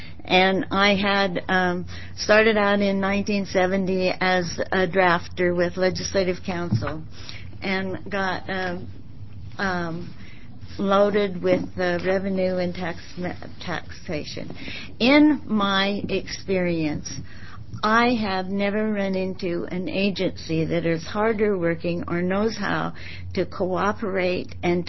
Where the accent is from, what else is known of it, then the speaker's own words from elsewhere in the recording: Oregon, United States; now in Oceanside, United States; I live now in Oceanside, Oregon. I'm originally from Baker County and still part owner of a ranch there out at Haines.